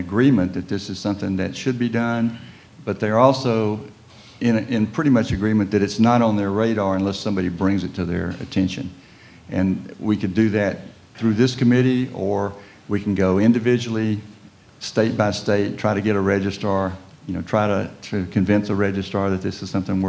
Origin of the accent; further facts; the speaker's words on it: Texas, United States; Now, I'm from Texas, and I worked long and hard to get this put on the Texas birth certificate years ago.